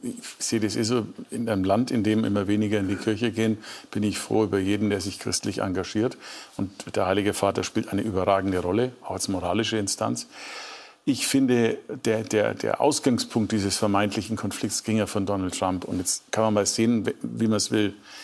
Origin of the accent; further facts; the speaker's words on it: Nuremberg, Bavaria, Germany; Meine Heimatstadt Nürnberg zum Beispiel, toll.